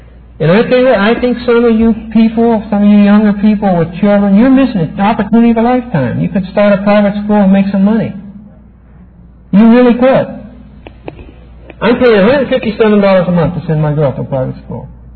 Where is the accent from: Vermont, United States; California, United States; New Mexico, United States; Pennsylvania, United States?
Pennsylvania, United States; Oh, man, we need to get to Pennsylvania, my home state.